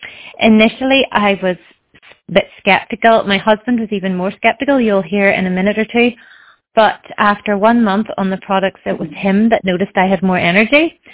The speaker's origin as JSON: {"language": "English", "region": "Northern Ireland", "country": "United Kingdom", "said": "I'm from Northern Ireland."}